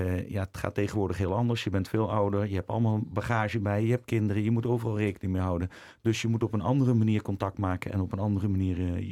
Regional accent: the south, Netherlands; also born or lived in Amsterdam; Ons moeder, wij komen uit het zuiden.

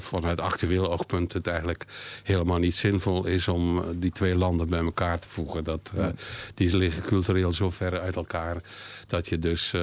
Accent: Maldegem, East Flanders, Belgium; born there; Ik moet zeggen, ik ben geboren aan de Zeeuwse grens. In Maldegem ligt dat. En nou, daar en aan de Zeeuws-Vlaamse kant spraken ze net hetzelfde dialect als wij toen.

